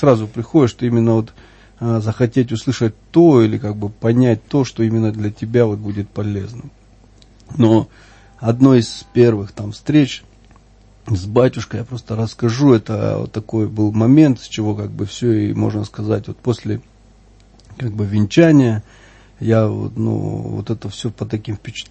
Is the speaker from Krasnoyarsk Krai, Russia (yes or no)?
no; Mozdok, North Ossetia–Alania, Russia; Я сам родом из Моздока, это Северная Осетия. И у нас недалеко вообще находится там Владикавказ и Грузия